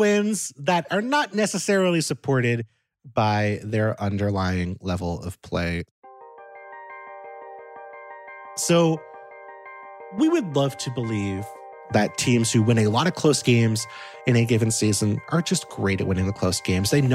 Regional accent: New York, United States; I grew up in New York as a New York Giants fan.

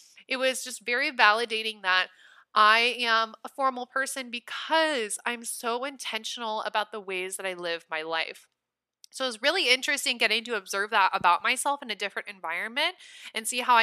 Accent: Nebraska, United States; now in Los Angeles, United States; I just loved it because I'm from Nebraska. So I'm used to the humidity and LA doesn't have that.

